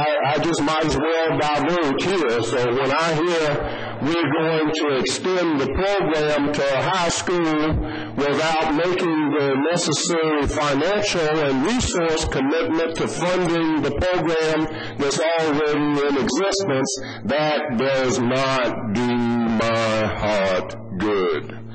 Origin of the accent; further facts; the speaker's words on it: the South, United States; I'm from the South. Where I come from, bigotry means race.